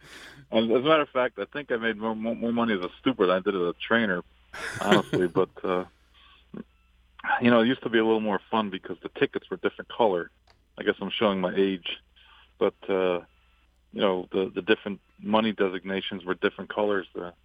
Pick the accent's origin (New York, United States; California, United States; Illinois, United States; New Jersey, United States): New York, United States; Saratoga Springs; growing up in Saratoga, the harness track was open, you know, most of the year